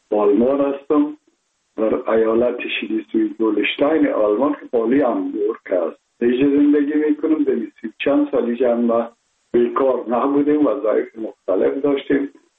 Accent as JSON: {"language": "Persian", "region": "Kabul", "country": "Afghanistan", "tie": "born or raised there", "said": "من متولد شهر کابل هستم، هستم تاجک و از شهر کولی کابل که از پدر پدر از کابل هستم."}